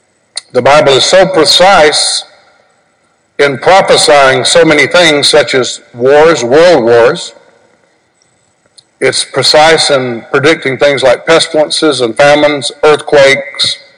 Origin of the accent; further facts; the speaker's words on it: United States; born there; Thank God that I was born in America. There's nowhere like it.